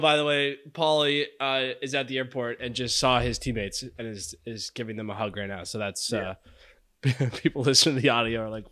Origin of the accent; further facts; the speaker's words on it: Canada; I'm Canadian.